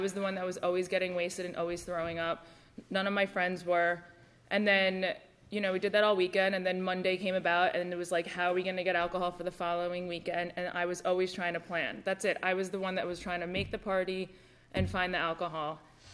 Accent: New York, United States; I grew up in Westchester, in a really nice town.

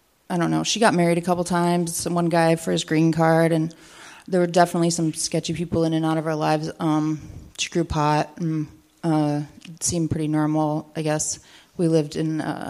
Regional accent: Oregon, United States; born there; I was born in Eastern Oregon on a... sorry if you've heard this before, it's... Yeah, anyways. On a natural foods commune down by the river in a bus.

